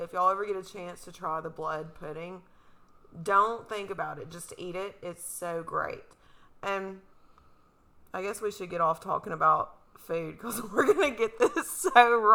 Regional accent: the South, United States; You can tell we're from the South.

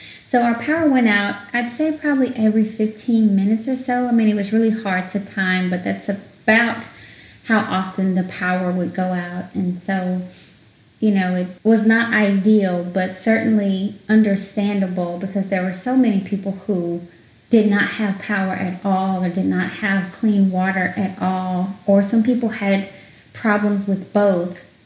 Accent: Dallas, Texas, United States; Some of you may not know, but I was born and raised here in Dallas.

